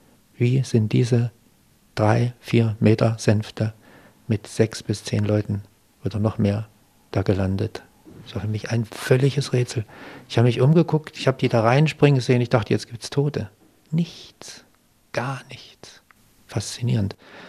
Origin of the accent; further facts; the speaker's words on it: Germany; Das haben die überhaupt nicht begriffen, wie jemand aus Deutschland nach Shirdi kommen kann.